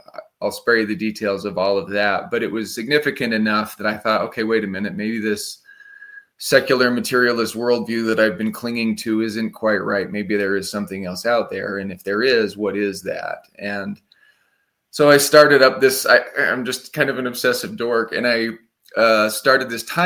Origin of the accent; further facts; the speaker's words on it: Salt Lake City, Utah, United States; I grew up in Salt Lake City, Utah.